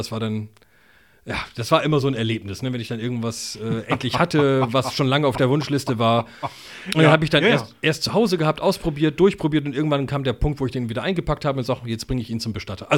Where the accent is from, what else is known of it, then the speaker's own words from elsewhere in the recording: Oldenburg, Lower Saxony, Germany; ich bin ja hier in Oldenburg geboren, aufgewachsen, nie weggezogen.